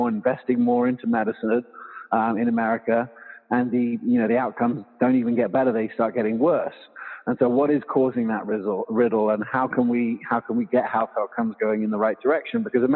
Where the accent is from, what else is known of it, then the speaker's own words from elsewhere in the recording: England, United Kingdom; also born or lived in Loveland, United States / South Africa; And so I was born here, but I grew up in England and South Africa. My dad lives still in South Africa now. And, I went to university all through in England and, but I always had the American passport.